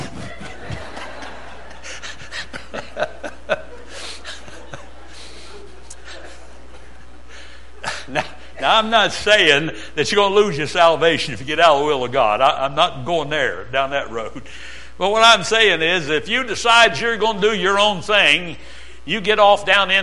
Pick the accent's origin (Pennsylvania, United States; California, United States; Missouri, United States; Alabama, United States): Pennsylvania, United States; also born or lived in West Virginia; When I was a little boy, we moved from West Virginia to Pennsylvania. I may have told you that I was born in West Virginia when I was here last time. I was born in Odd, O-D-D.